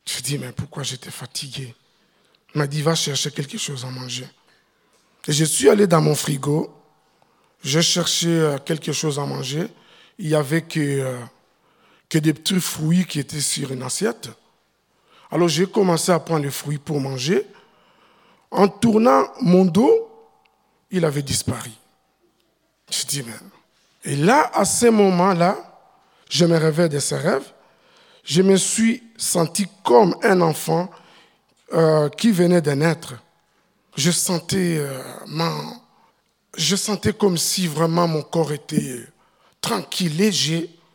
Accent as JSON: {"language": "French", "region": "eastern Congo", "country": "DR Congo", "lives_now": "Switzerland", "said": "Le pays d'adoption, c'est la Suisse. Et mon premier pays d'origine, c'est le Congo RDC. Et je viens dans l'est du Congo, là où on massacre que les gens. Et le deuxième pays, c'est le Rwanda. C'est le pays de ma mère."}